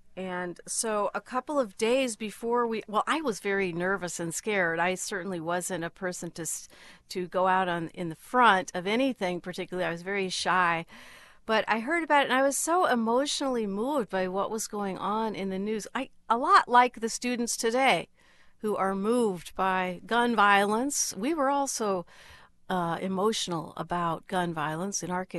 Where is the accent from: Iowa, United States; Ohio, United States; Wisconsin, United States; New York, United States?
Iowa, United States; Des Moines; I was growing up in Des Moines, Iowa, where my father was a Methodist minister.